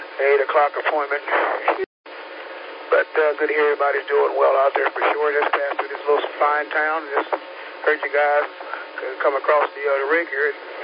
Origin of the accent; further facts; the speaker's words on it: Statesville, North Carolina, United States; moved away as an adult; also born or lived in Cleveland, Ohio; I'm originally from Statesville, North Carolina. I left the farm life, followed my cousins to Ohio.